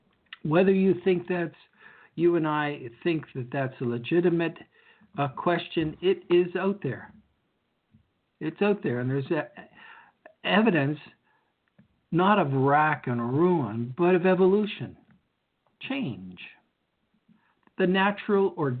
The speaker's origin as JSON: {"language": "English", "country": "Canada", "said": "but we're polite here. We're Canadian."}